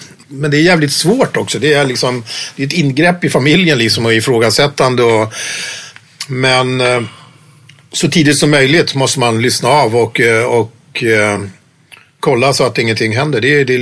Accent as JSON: {"language": "Swedish", "town": "Tyresö", "region": "Stockholm County", "country": "Sweden", "tie": "born or raised there", "said": "vi växte upp i Tyresö, det var barnrikaskommunen."}